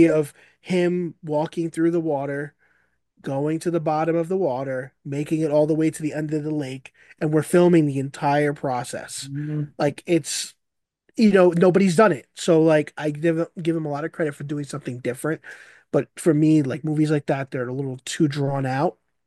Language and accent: English; Staten Island, New York, United States; I'm from Staten Island as well.